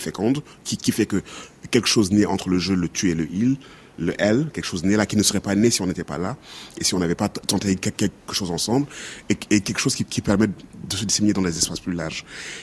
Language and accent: French; Senegal; Et pourtant, je suis sénégalais, loin des réalités spécifiques de leur